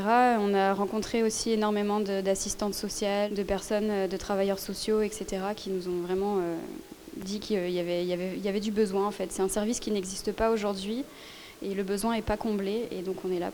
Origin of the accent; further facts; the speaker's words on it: Nantes, Pays de la Loire, France; Je suis nantaise de base.